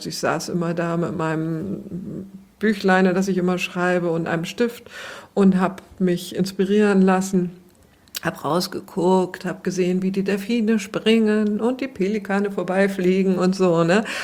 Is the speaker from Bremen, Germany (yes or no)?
yes; Bremen, Germany; ich bin in der Neustadt groß geworden und damals lagen noch die Binnenschiffe an der Weser